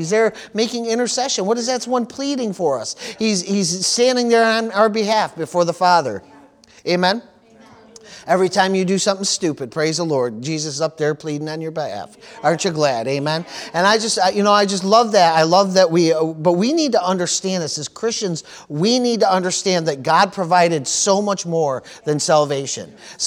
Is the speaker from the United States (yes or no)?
yes; Jamestown, New York, United States; You know, I grew up in Jamestown, New York, and Jamestown, New York was kind of centrally located.